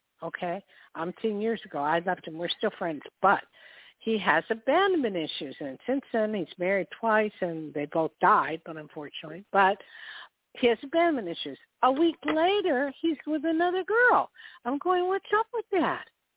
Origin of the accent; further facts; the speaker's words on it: New York City, New York, United States; Okay, that's my town, New York. I was born